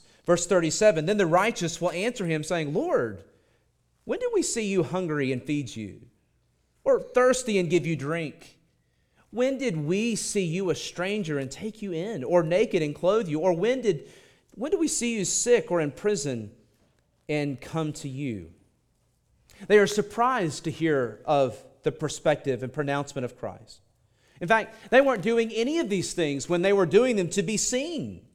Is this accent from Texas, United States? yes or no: no; Birmingham, Alabama, United States; I grew up in Birmingham, Alabama, in closer to the city center as a kid my whole life.